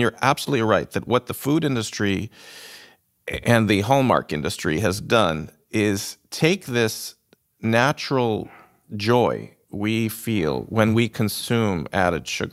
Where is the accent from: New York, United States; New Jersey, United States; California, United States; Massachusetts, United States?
New York, United States; Buffalo; I'm originally from Buffalo, New York.